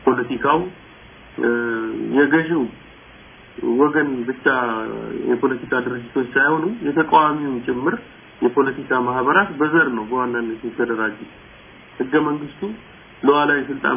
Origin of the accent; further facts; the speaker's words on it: Addis Ababa, Ethiopia; born there; ያ የተወለድኩት በአዲስ አበባ ከተማ ነው መርካቶ።